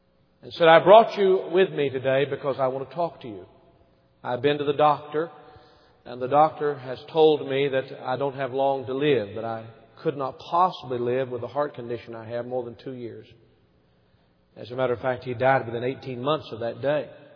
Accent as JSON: {"language": "English", "town": "Maryville", "region": "Tennessee", "country": "United States", "tie": "born or raised there", "said": "As a boy, I grew up in Maryville, Tennessee, just a short distance from here."}